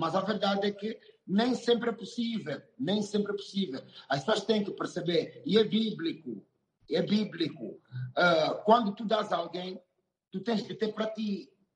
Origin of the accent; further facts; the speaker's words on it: Angola; eu não sou de Luanda, eu sou de Cabinda Ocunene